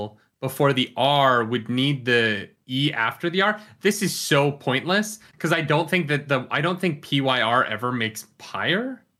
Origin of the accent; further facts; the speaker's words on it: Canada; I'm a Canadian boy